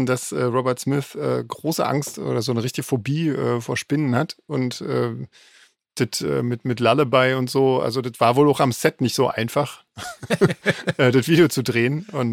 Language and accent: German; Southern Germany, Germany; Ich komme ja eher so aus Süddeutschland.